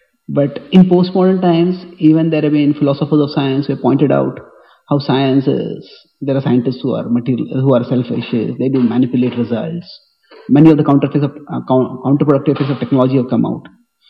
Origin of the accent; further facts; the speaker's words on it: Pune, Maharashtra, India; moved away; But what I have observed is that from coming from India, and that true from temples which are quite, I was from Pune, which is much more conservative than Chaupati also.